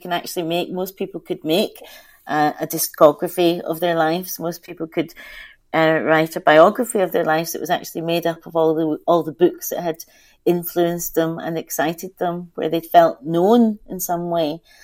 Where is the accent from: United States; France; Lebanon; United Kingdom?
United Kingdom; Scotland; I was really lucky because I was adopted by two white Scottish people